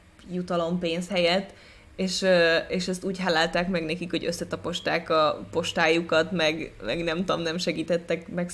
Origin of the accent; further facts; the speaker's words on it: Hungary; hallották, hogy magyarok vagyunk